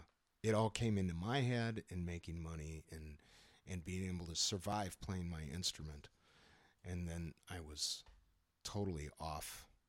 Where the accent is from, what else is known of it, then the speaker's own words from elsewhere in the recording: Marquette, Michigan, United States; I grew up in Upper Michigan, the Upper Peninsula in Marquette, Michigan. This is a small college town, the largest town in the UP.